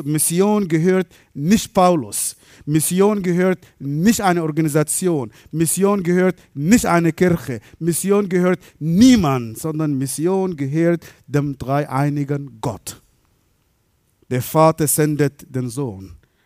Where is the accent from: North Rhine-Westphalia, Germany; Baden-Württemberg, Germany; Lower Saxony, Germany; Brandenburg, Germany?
Baden-Württemberg, Germany; bei uns im Schwabenland